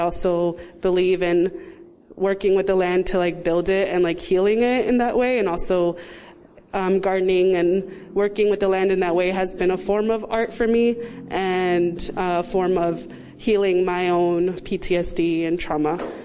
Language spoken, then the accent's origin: English; New York City, New York, United States; I was born and raised in Lenape territory, so-called New York City, and my family is from Quisqueya, Dominican Republic.